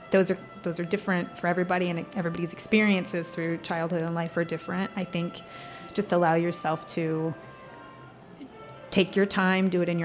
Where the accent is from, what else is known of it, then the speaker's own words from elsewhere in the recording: Monmouth, Illinois, United States; I went to college in my hometown. It's called Monmouth College in a little tiny town in Illinois where I grew up, Monmouth, Illinois.